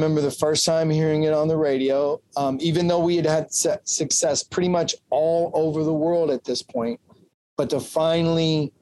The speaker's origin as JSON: {"language": "English", "region": "Kentucky", "country": "United States", "said": "and I'm from Kentucky, as you can see on my"}